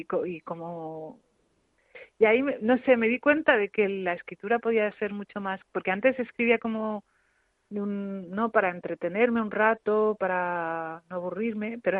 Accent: Rif, Morocco; nosotros venimos de una zona de Marruecos que es el Rif, uh-huh, donde se habla una lengua que es el amazic, en su variante rifeña, que es una lengua de transmisión oral.

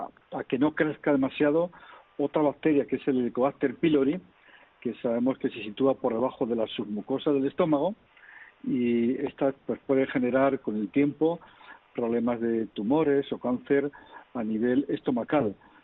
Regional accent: La Rioja, Spain; Y sabes que yo soy también de La Rioja

